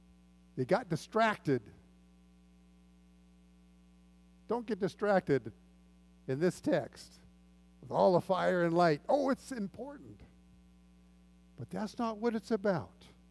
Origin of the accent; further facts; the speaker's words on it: Pasadena, California, United States; I grew up in Pasadena, about 4 blocks from Colorado Boulevard.